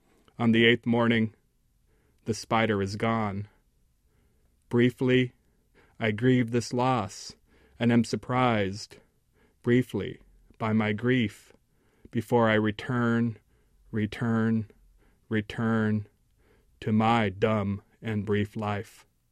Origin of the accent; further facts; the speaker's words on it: United States; My idea of who I was as an Indian never fit with the mass culture's idea of being Indian.